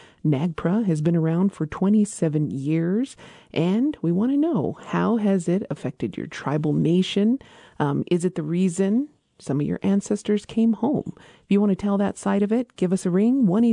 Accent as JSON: {"language": "English", "town": "Isleta Pueblo", "region": "New Mexico", "country": "United States", "said": "from Isleta Pueblo."}